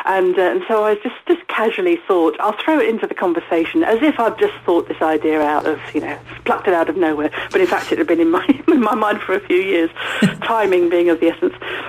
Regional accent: United Kingdom; all my life I've been slightly guilty of being British.

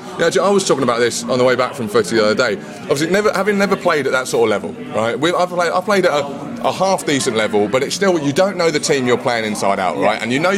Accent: Brighton, South East England, United Kingdom; I'm a Brighton boy, right? So I'm from Brighton, but my family's originally from North London. I was brought up in Brighton.

